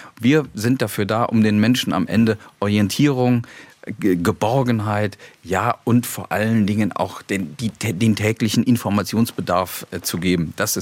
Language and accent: German; Eifel, Germany; also born or lived in Hamburg / Mainz / Frankfurt; now in Stuttgart, Germany; Also meine Heimat ist irgendwie die Eifel, aber ein bisschen ist Hamburg Hometown, Mainz ein bisschen, Frankfurt ein bisschen und jetzt arbeiten wir in Stuttgart.